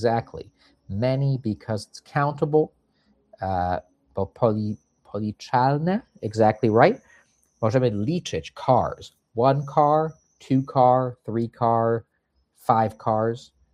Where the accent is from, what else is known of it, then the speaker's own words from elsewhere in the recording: United States; mimo to, że się wychowałem w Stanach, to liczę jak Europejczycy